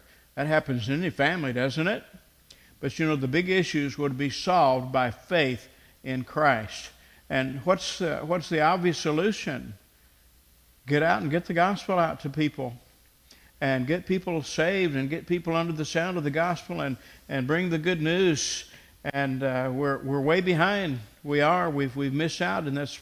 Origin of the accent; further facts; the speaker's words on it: the South, United States; I had the experience, the luxury of growing up in the South most of my days